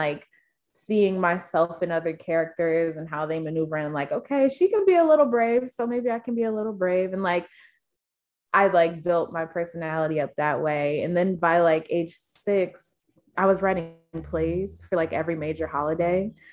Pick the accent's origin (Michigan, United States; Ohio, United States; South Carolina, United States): Michigan, United States; Clarkston; I'm from Clarkston, Michigan. Very small town that like nobody knows unless you're from Michigan and like played our basketball team.